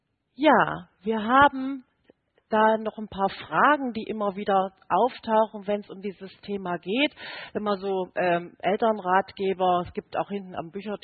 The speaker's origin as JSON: {"language": "German", "region": "Saxony", "country": "Germany", "said": "Halle ist in der Nähe von Leipzig, das kennen jedenfalls mehr Leute. Insofern können Sie sich ungefähr vorstellen, wo ich herkomme."}